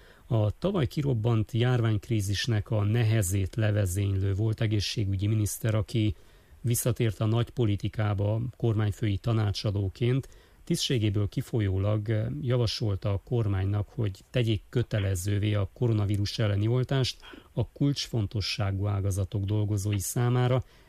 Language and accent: Hungarian; Romania; mert Romániából vagy Bulgáriából vagyunk